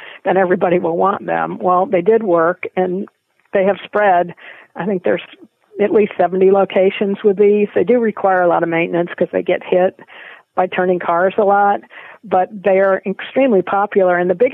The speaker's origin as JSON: {"language": "English", "region": "California", "country": "United States", "said": "I come from California where people did respect pedestrians in the crosswalks, and I just thought, Georgia's got a lot of dumb drivers."}